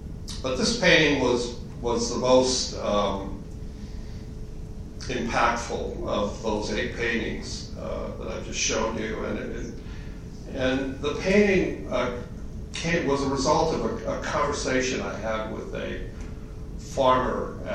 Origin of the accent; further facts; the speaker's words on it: Seattle, Washington, United States; And I says, well, I'm from Seattle. And he says, no, that's not what I mean. He says, where are your parents from? And I said, well, my father was born in Seattle and my mother was born in Idaho.